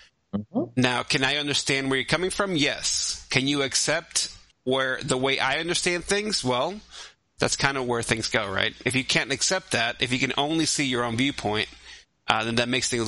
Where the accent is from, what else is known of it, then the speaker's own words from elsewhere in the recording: New York, United States; when they find out that I'm Sicilian from New York, they're like, don't fuck with that guy.